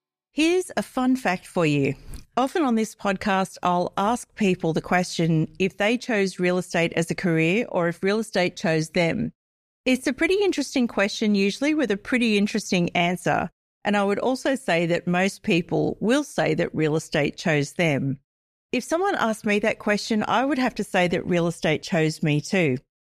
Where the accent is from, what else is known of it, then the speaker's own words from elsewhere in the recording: New South Wales, Australia; I'm from the Central Coast of New South Wales originally